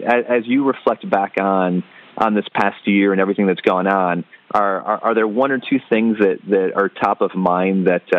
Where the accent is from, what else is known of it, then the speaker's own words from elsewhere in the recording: Flint, Michigan, United States; It brings me right home growing up in Flint.